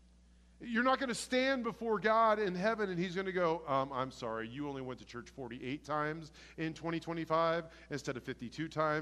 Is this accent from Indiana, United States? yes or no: no; Houston, Texas, United States; By the way, I grew up in Houston. I know 5 and 15 by memory.